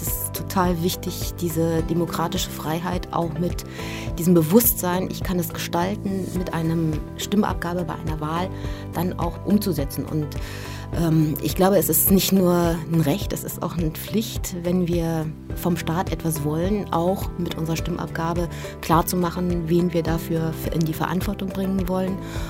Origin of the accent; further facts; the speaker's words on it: Berlin, Germany; Ich bin in Berlin-West aufgewachsen